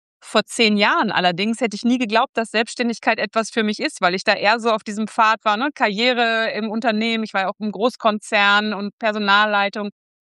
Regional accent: Kamen, North Rhine-Westphalia, Germany; ich komme ursprünglich aus Kamen übrigens, das ist gar nicht so weit vom Emsland entfernt.

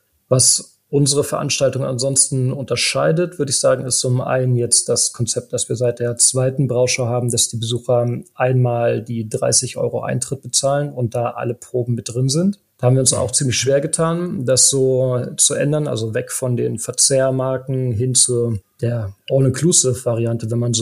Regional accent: Cologne, North Rhine-Westphalia, Germany; dass wir als Kölner ja auch mal eine ausrichten könnten.

